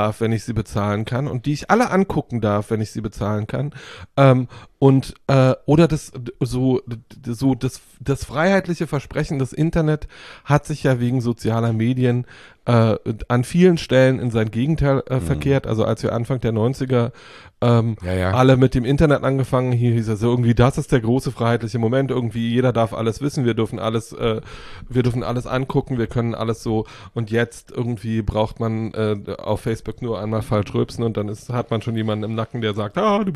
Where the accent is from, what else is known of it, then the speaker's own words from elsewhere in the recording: eastern Germany, Germany; mich als Ostdeutscher in meiner kompletten Identität in der westdeutschen Gesellschaft zu bewegen